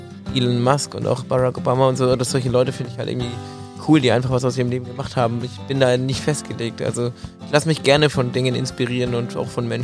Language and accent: German; Bamberg, Bavaria, Germany; born there; Mein Geburtsort ist die schöne Stadt Bamberg in Bayern.